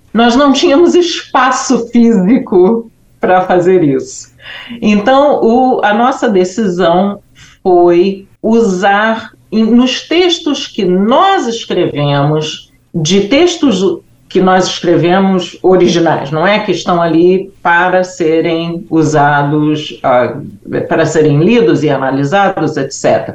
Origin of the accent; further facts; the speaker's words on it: Brazil; está óbvio para todos os nossos ouvintes que eu sou brasileira